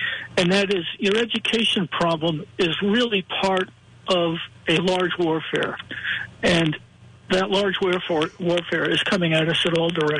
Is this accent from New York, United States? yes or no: yes; New York, United States; we had a one-party system when I was growing up on Long Island.